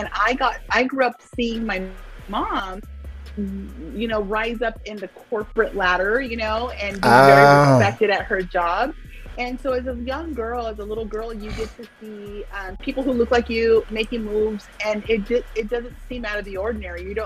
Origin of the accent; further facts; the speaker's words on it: Torrance, California, United States; now in Corona, United States; Born in Torrance, California, out there in LA County, and have been living in Corona for almost 30 years now.